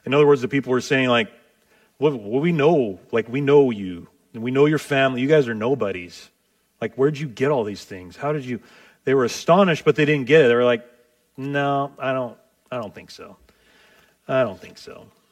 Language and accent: English; Seaside, Oregon, United States; I grew up in Seaside. You know, we're out here in Astoria